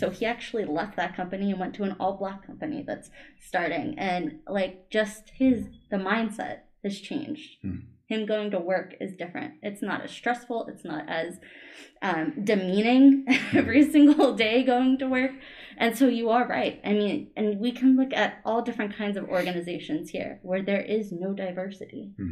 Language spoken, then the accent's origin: English; Pittsburgh, Pennsylvania, United States; now in Erie, United States; Sorry, I'm from Pittsburgh. I often say that.